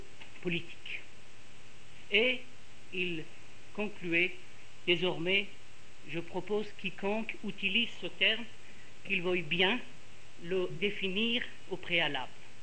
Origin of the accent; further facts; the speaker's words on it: Iran; French is a second language; je ne parle pas dans ma langue maternelle, puisque Victor vient de dire, je suis iranien.